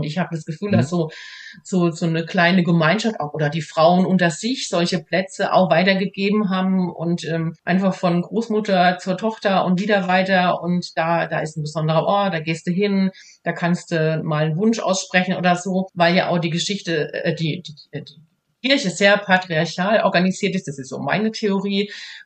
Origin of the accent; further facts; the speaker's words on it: Allemühl, Baden-Württemberg, Germany; also ich komme hier aus einem kleinen Odenwald, einem Miniort, Allemühl